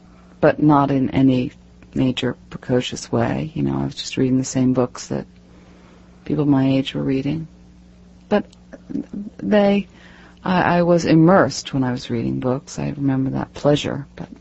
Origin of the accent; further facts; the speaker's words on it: Manchester, Massachusetts, United States; I'm from Manchester, Massachusetts, which is north of Boston, about a half an hour up the coast.